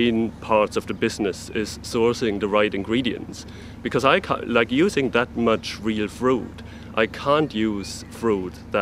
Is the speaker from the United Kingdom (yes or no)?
no; Germany; English is a second language; moved away as an adult; now in Ireland; I'm not from Ireland originally. I'm from Germany. I've been living in Ireland for around 5 years